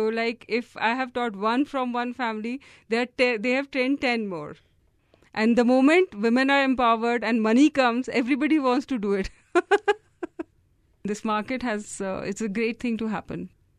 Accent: India; from India and I practice an art form from of my village called Madhubani paintings.

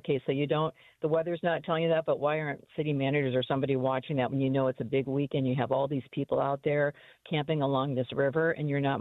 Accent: Wisconsin, United States; because I grew up in Wisconsin. We had sirens for tornadoes.

